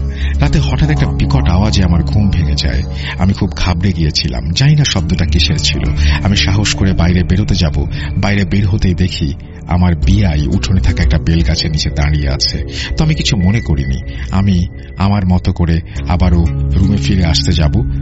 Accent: Raipura, Dhaka Division, Bangladesh; আমার বাড়ি নরসিংদী জেলার রায়পুরা উপজেলার কোনো এক গ্রামে।

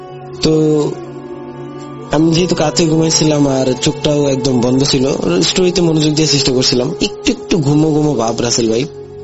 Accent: Sarishabari, Mymensingh Division, Bangladesh; এই বছর আমার গ্রামের বাড়ি ছিল সরিষাবাড়ি, জামালপুর জেলার সরিষাবাড়ি।

